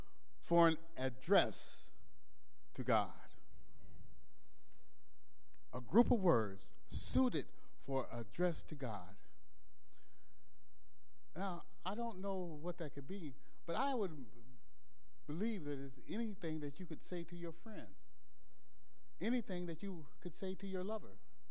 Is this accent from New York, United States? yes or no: no; Los Angeles, California, United States; born there; I was born in Los Angeles, California.